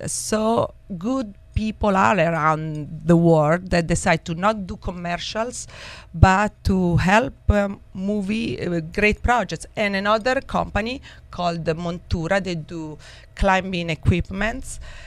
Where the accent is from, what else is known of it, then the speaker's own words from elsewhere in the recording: Teramo, Abruzzo, Italy; also born or lived in Perugia; So I went to school between Teramo, my hometown, because I was born in Teramo, and Perugia.